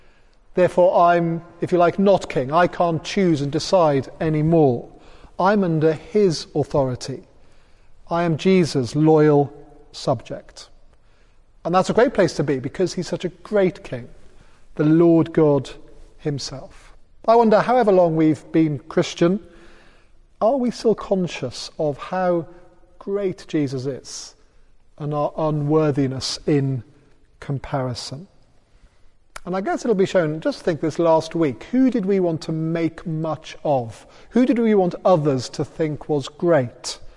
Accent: Holywell, Wales, United Kingdom; I remember growing up in Holywell

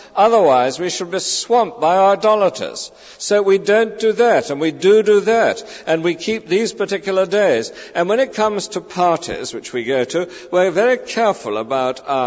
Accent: United Kingdom; I know as British people we don't like controversy.

